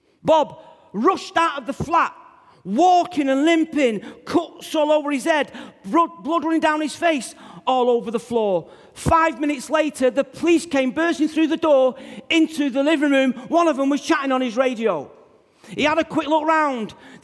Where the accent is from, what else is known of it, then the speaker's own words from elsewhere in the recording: Manchester, North West England, United Kingdom; born there; my dad was born in Yorkshire. I was born in Manchester.